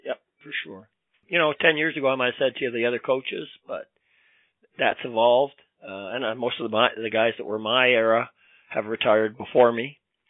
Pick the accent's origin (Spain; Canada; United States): Canada; That's kind of being a Canadian, I guess.